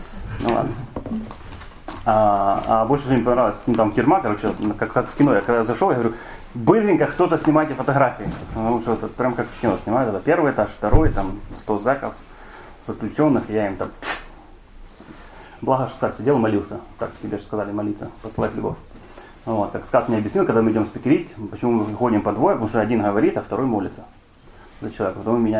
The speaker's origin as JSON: {"language": "Russian", "region": "Kyiv", "country": "Ukraine", "tie": "born or raised there", "said": "Родился я здесь, родился в Дарнице. Вот, вырос здесь"}